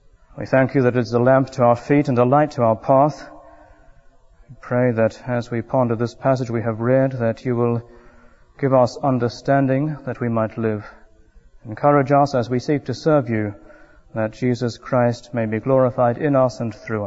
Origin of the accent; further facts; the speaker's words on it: New Zealand; now in United Kingdom; perhaps I should explain that I come from New Zealand.